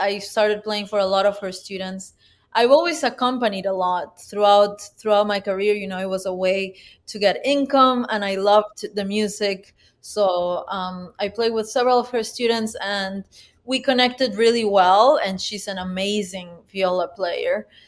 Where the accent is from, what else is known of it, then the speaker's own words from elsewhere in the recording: Peru; We went to a city in the Amazon. We went to my hometown, which now has a grand piano and now has a music school.